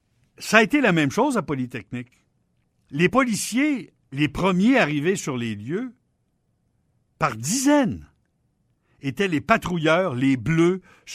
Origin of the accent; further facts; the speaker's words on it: Quebec, Canada; On est Québécois.